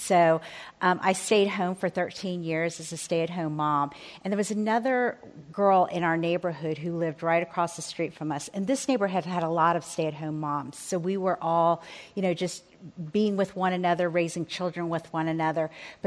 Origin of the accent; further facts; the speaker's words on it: Texas, United States; also born or lived in England / New Mexico / Florida; In fact, I told my parents, I'm from Texas. I told my parents I was going to move here and stay here for 3 years and then eventually come home because this would be the last place that I lived. I lived in England, New Mexico, Florida, different places